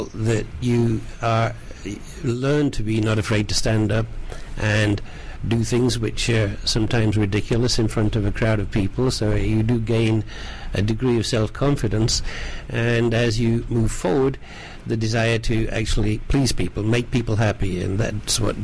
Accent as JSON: {"language": "English", "region": "England", "country": "United Kingdom", "said": "Originally from England."}